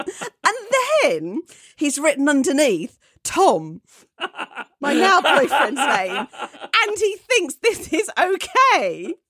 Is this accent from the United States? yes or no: no; Bentley, United Kingdom; I grew up in Bentley and used to deliver papers for Lacey's News Agents, who were based down Kent Hill Road.